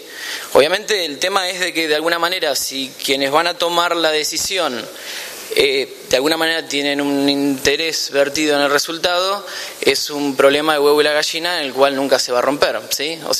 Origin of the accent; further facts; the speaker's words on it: Buenos Aires, Argentina; Se ve que como porteño descreí de eso